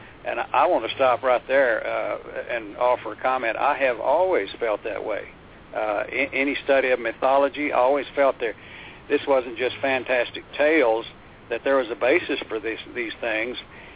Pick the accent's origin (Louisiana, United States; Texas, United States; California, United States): Texas, United States; I was born and raised here in Texas, and small rural town, we always had a dog in the family